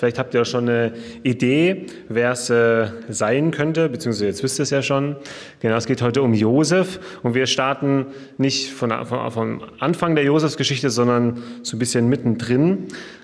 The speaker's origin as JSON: {"language": "German", "town": "Ditzingen", "region": "Baden-Württemberg", "country": "Germany", "said": "bin aus Ditzingen, bin dort Gemeinschaftspastor jetzt seit 1,5 Jahren."}